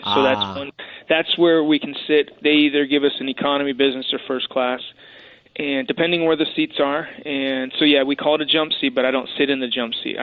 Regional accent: Colorado, United States; It's all relative to where you grow up, and since Mesa Verde was in my backyard, that's spectacular.

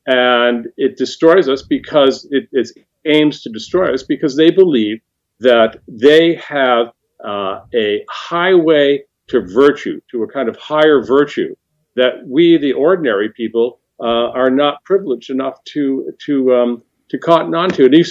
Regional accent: Shaker Heights, Ohio, United States; born there; I was born in Shaker Heights outside of Cleveland, Ohio.

